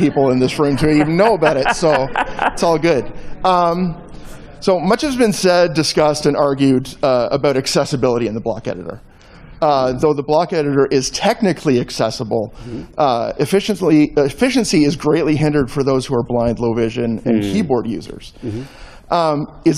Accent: Whitby, Ontario, Canada; from Whitby, Ontario, Canada.

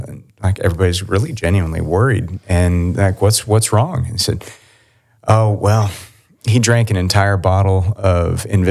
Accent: California, United States; when I was 6 years old. We moved to Southern California. I grew up as a Southern California kid, so I am from the South, but a little bit different.

